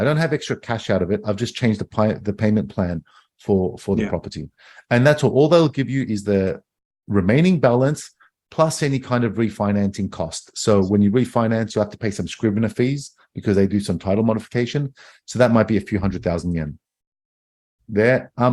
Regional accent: Australia; I'm Australian.

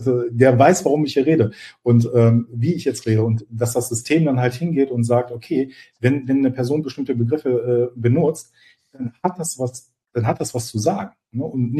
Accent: North Rhine-Westphalia, Germany; ich komme zum Beispiel eher aus der Richtung Ruhrpott

